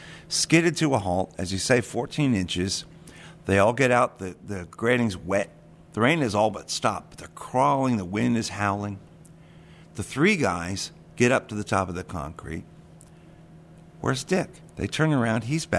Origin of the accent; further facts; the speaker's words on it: St. Petersburg, Florida, United States; I think that's because I'm from St. Pete, and I was here the day that it happened.